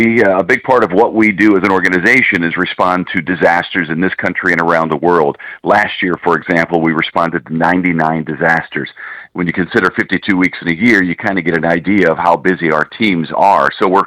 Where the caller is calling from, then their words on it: Kerrville, Texas, United States; I'm in the Kerrville area of Texas.